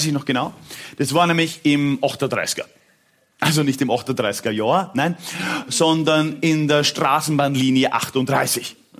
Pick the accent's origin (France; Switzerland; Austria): Austria; Vienna; now in Germany; Und Grinzing ist, das ist der bekannteste Weinort von Wien und da in der Nähe bin ich aufgewachsen.